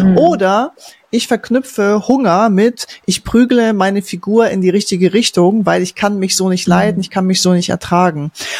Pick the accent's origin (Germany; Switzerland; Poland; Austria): Poland; Aber wir Mädels, ich sage jetzt mal aus dem Osten, also aus dem Ostosten, ich komme aus Polen